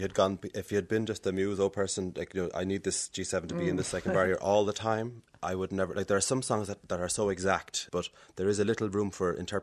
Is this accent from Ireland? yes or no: yes; Dublin, Leinster, Ireland; Well, I'm from Dublin, but the family's all from Cork.